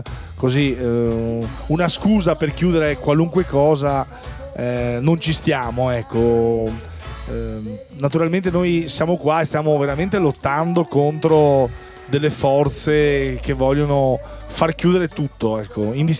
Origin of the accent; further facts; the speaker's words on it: Veneto, Italy; in una spiaggia dalle mie parti, appunto zona veneziana